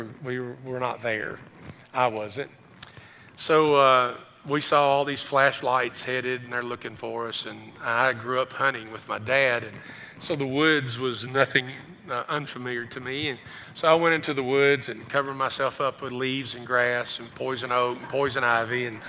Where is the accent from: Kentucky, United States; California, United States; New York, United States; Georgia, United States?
Kentucky, United States; And guys I grew up with in Greene County, they were there.